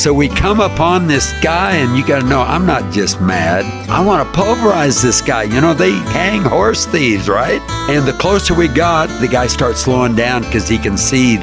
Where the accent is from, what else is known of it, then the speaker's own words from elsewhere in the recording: Post Falls, Idaho, United States; also born or lived in Spokane; Oh, in Post Falls, Idaho, northern Idaho. Some of the prettiest country in the whole world. But I was born in Spokane, Washington.